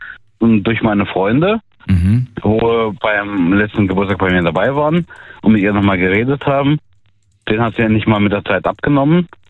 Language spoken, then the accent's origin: German; Russia; Also ich komme aus Russland